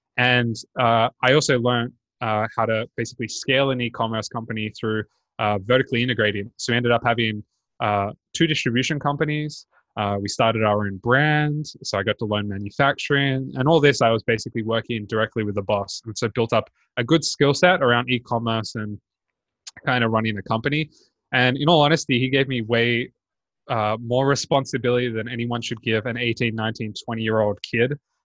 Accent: Australia; So that as an Australian gives me 18 months.

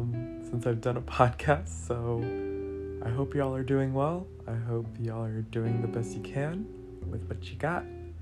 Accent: Washington, United States; And I was like, I'm from Washington.

